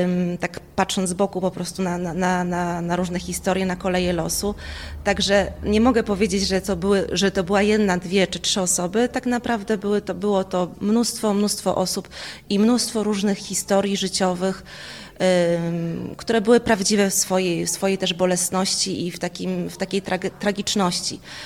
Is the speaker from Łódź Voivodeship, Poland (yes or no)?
no; Masovian Voivodeship, Poland; ja pochodzę z Kurpi Zielonych, więc siłą rzeczy też mi zależało na tym, żeby jakoś zaprezentować ten region Polakom